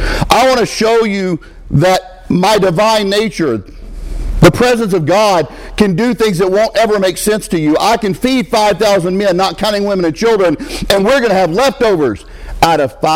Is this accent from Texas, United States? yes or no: yes; Texas, United States; I'm not acclimated to that kind of heat, and I'm from Texas.